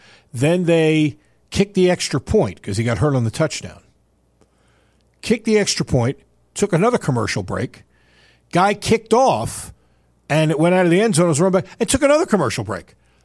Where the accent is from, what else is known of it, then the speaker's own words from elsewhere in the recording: New York, United States; I grew up in New York, which is a pro town